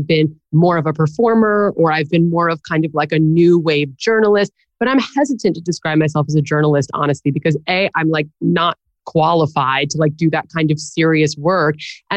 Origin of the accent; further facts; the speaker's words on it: New York, United States; So I grew up in New York, downtown in Greenwich Village, which is like the center of the universe.